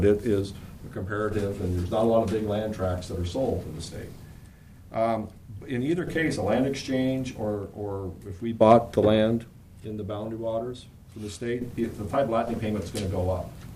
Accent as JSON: {"language": "English", "region": "Montana", "country": "United States", "tie": "born or raised there", "said": "I was born and raised in Montana."}